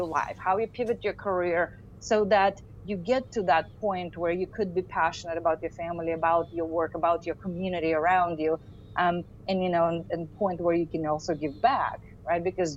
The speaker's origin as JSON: {"language": "English", "country": "Russia", "tie": "born or raised there", "moved": "yes", "said": "I mean, I am an immigrant, right? So let's start with that. The fact that I grew up in Russia, right? Went back, it was USSR"}